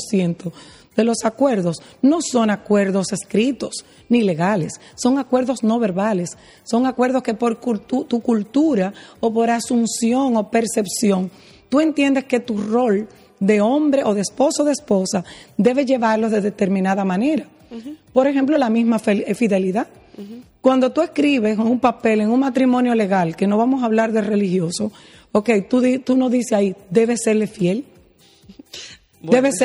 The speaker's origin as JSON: {"language": "Spanish", "country": "Dominican Republic", "said": "yo soy dominicana y tengo mi vida entera aquí"}